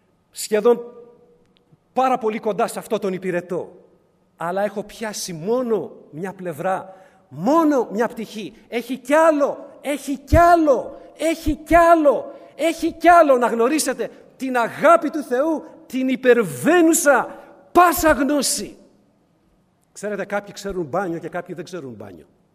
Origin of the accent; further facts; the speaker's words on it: Piraeus, Attica, Greece; και είμαι από τον Πειραιά, γουστάρω να την κάνω.